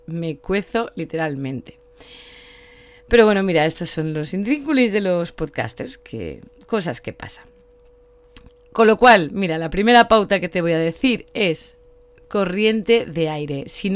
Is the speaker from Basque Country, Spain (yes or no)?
no; Barcelona, Catalonia, Spain; Hace un poquitico de calor, yo soy de Barcelona